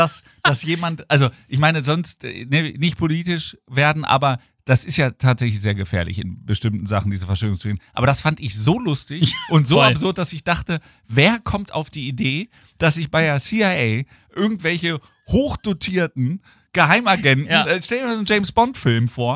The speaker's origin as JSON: {"language": "German", "town": "Hanover", "region": "Lower Saxony", "country": "Germany", "said": "ich habe gesagt, ich komme aus Hannover."}